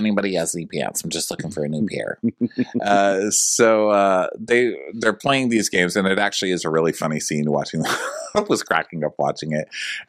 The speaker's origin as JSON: {"language": "English", "region": "the South", "country": "United States", "said": "Because I'm from the South, and I'm going to teach people manners."}